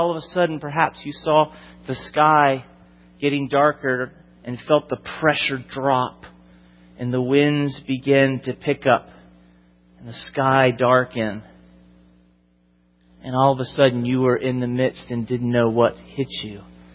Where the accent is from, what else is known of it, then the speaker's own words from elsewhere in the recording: Florida, United States; I'm from Florida, and hurricanes, like some of these folks who answered, are a way of life.